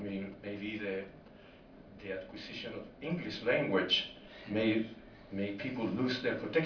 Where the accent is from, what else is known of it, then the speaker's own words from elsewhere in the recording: Coronado, California, United States; I'm from Coronado, California, just across the bay here, very close to this place.